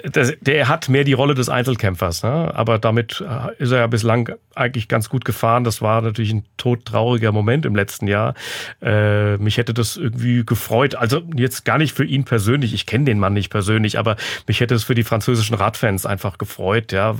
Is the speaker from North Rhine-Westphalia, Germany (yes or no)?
no; Frankfurt, Hesse, Germany; Also wir hatten bei uns in Frankfurt, ich bin ja Frankfurter und der 1. Mai ist mein Heimrennen.